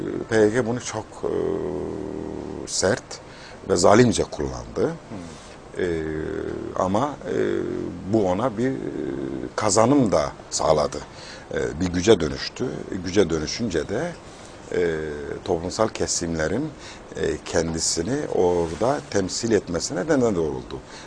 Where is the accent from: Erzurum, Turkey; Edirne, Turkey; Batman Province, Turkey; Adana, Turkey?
Batman Province, Turkey; Batman; moved away as an adult; O kültürel değişimin etkisi altında büyüdük. Yani çocukluğum orada geçti, doğumum orada olduğu için. 20 yaşına kadar Batman'da kaldı. Aslemiz Mardinliyiz, Mardin Savur.